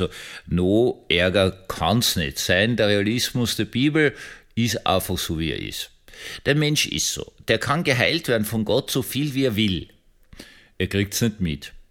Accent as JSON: {"language": "German", "country": "Austria", "said": "also ich bin Österreicher"}